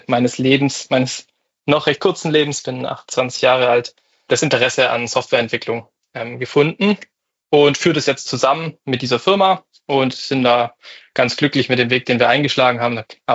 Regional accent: Baden-Württemberg, Germany; accent: Swabian; Ich komme aus der Nähe von Stuttgart, also hier Maschinenbau-Cluster. Ich habe Bachelor of Engineering studiert, auch in einer tiefschwäbischen Stadt. Man hört es bestimmt auch an meinem Dialekt.

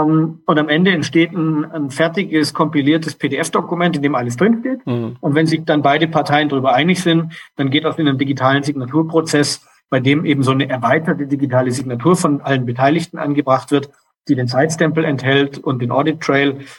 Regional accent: Germany; now in Portugal; Ich bin Deutscher in unserem Team mit Wohnsitz in Portugal.

